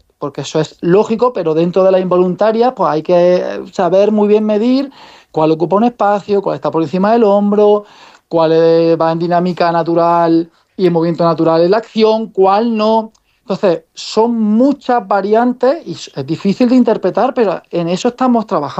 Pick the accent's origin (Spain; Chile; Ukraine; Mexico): Spain; Jaén, Andalusia; now in Córdoba, Spain; Siendo andaluz, siendo jiennense residente en Córdoba